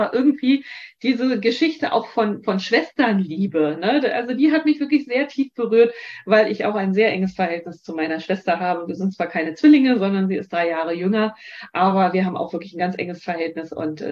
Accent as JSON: {"language": "German", "region": "East Germany", "country": "Germany", "tie": "born or raised there", "said": "Und bei uns in der DDR konnte man das in dieser Zeit jedenfalls nicht kaufen. Ich hatte das da quasi als Dauerleihgabe aus der Schulbibliothek."}